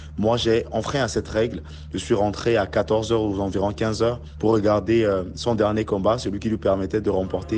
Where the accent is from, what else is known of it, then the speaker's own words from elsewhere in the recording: Central African Republic; je viens de la République centrafricaine.